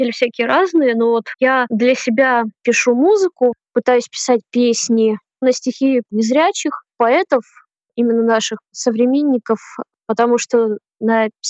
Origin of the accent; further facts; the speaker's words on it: Krasnodar, Krasnodar Krai, Russia; now in Moscow, Russia; Ну, сама я родом из Краснодара, проучилась в Армавирской специализированной школе для слепых и слабовидящих детей